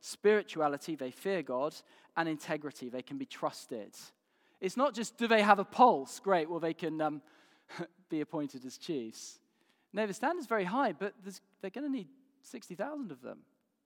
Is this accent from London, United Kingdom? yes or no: no; Yorkshire and the Humber, United Kingdom; I am a Yorkshireman, and I suspect I'm inclined to be a bit stingy